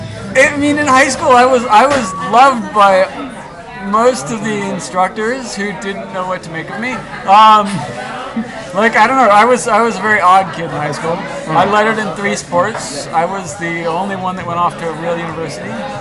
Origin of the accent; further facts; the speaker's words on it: St. Louis, Missouri, United States; Because I'm from St. Louis.